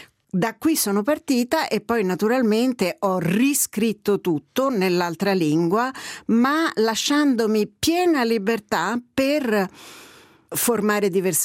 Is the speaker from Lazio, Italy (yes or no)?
yes; Rome, Lazio, Italy; accent: Roman; la mia lingua madre è l'italiano, che come gli ascoltatori e le ascoltatrici se ne staranno rendendo conto è un italiano di Roma